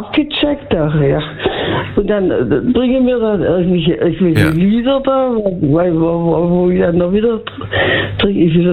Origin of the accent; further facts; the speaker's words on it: Baden-Württemberg, Germany; born there; now in Freiburg, Germany; Inzwischen wohne ich in Freiburg, aber geboren bin ich in Hohenlohe.